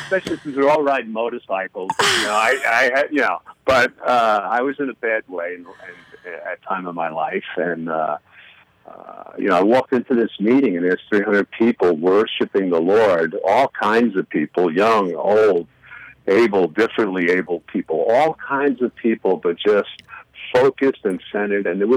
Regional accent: Fairmont, West Virginia, United States; And here in West Virginia, I'm from Fairmont, West Virginia.

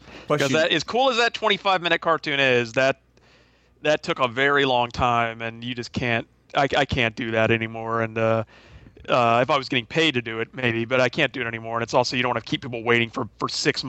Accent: the South, United States; Well, I'm from the South, so maybe I say it weird, but I don't know.

